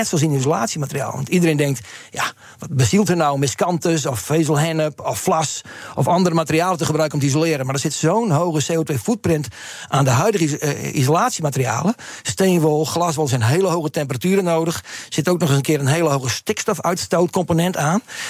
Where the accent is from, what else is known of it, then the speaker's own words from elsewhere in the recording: Netherlands; we zijn Nederlanders